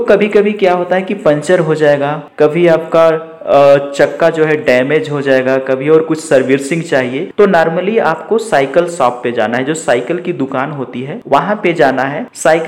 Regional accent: Sonbhadra, Uttar Pradesh, India; now in Bengaluru, India; मैं जिला सोनभद्र, राज्य उत्तर प्रदेश के निवासी हूँ।

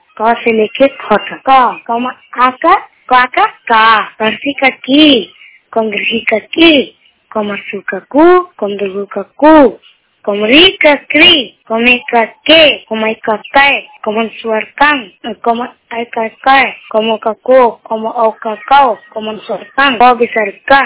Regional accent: Bhagalpur, Bihar, India; मैं जगरिया झंडापुर से बोल रहा हूँ। … मेरा जिला भागलपुर है, मैं बिहार से बोल रहा हूँ।

